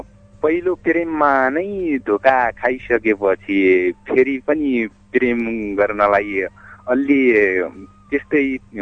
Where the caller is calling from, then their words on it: Bajhang, Sudurpashchim Province, Nepal; म सुन्दर सुदूरपश्चिमको बझाङदेखि